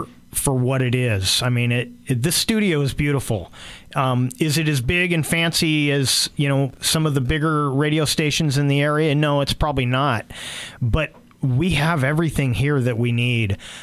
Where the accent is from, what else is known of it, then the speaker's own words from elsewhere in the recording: California, United States; I grew up in the Bay Area